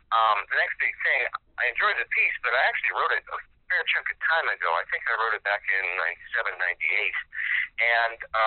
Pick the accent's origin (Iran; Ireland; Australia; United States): United States; Sitka, Alaska; But with that being said, yeah, Alaska's, growing up in Sitka